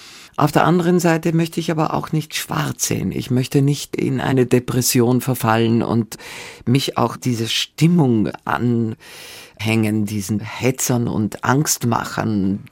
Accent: Greece; Das waren so die Andock-Momente an meine Heimat wieder zurück. Und immer wieder, ja, kommt so bei mir so die... Ach, gehe ich zurück nach Griechenland

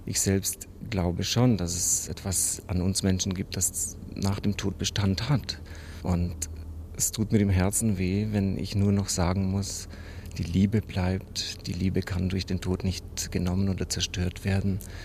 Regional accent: Transylvania, Romania; moved away as an adult; now in Germany; Ich bin in Siebenbürgen aufgewachsen, kam nach Bayern als junger Theologiestudent

